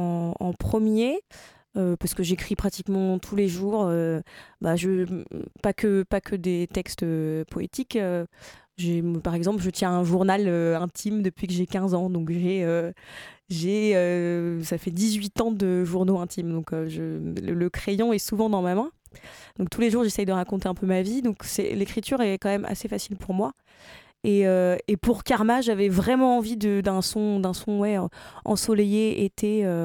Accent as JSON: {"language": "French", "town": "Le Mans", "region": "Pays de la Loire", "country": "France", "said": "Alors, je viens du Mans, j'ai commencé la musique en 2020 pendant le Covid"}